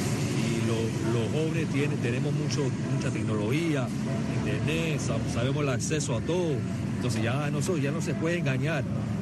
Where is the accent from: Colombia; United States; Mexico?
United States; New Jersey; born there; mi padre es de Cuba, nació en La Habana, mi madre es de Perú. Yo nací aquí en Nueva Jersey, soy mitad cubano, mi abuelo es de La Habana, mi abuela es de Wine